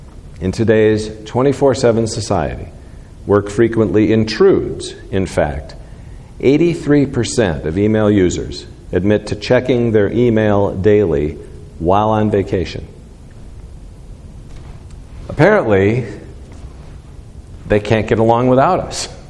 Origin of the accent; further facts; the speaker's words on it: Texas, United States; We were talking to other people in the Yosemite area, and we're from West Texas, and they said, well, I bet you don't have anything like this in West Texas, do you?